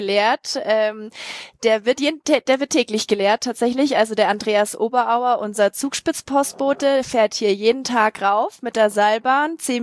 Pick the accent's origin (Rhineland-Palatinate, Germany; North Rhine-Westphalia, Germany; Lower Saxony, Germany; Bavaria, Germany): Bavaria, Germany; Als Bayerin?